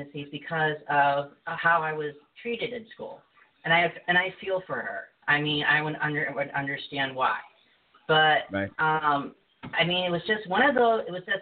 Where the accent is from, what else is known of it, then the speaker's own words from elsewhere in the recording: Alton, Illinois, United States; I would say probably the most profound experience I had was back in my hometown. I live in Alton, Illinois.